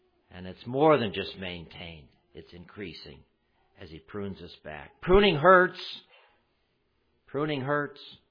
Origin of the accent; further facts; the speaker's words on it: Rochester, New York, United States; I grew up in Rochester, New York